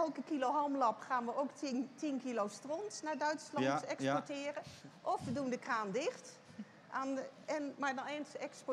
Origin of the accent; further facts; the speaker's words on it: Netherlands; daar zitten we als Nederlander dus vreselijk mee in onze maag.